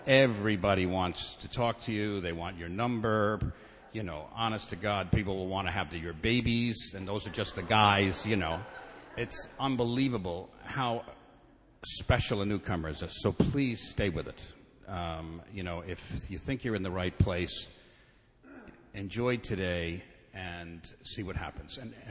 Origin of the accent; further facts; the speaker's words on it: Brooklyn, New York, United States; We lived in Brooklyn. I was born at St. Mary's Hospital and lived in Garfield Place.